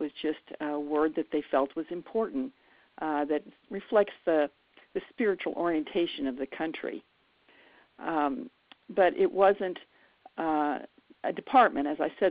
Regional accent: United States; here I am an American, you know, asking about making a change in their country.

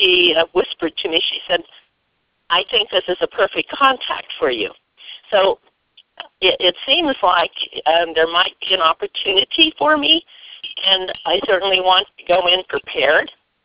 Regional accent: Ohio, United States; I'm from Ohio

